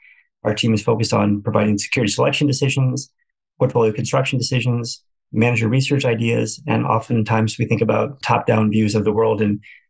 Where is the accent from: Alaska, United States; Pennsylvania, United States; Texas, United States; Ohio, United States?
Ohio, United States; Cleveland; also born or lived in Omaha, United States; I was born and raised in Cleveland. My parents moved us away when I was in grade school, moved to Omaha, Nebraska, of all places, and then came back to finish high school